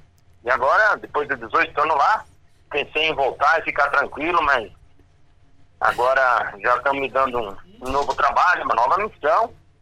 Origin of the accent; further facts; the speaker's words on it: Vista Alegre, Santa Catarina, Brazil; Eu sou da terrinha mesmo. Eu nasci ali em Vista Alegre, como você falou, aí na divisa entre Pregouro e Videira. Nasci ali na comunidade, fiquei ali até os 14 anos